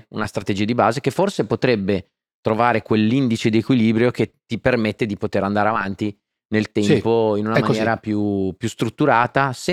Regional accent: Emilia-Romagna, Italy; io sono romagnolo, ragazzi

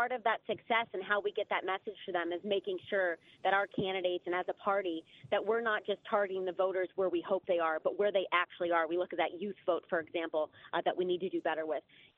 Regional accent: Ohio, United States; I'm in Ohio. I'm from Ohio. I'm here every day talking to people.

